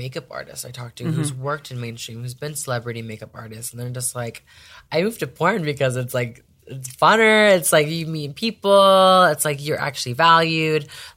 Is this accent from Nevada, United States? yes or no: yes; Las Vegas, Nevada, United States; And I'm from Vegas.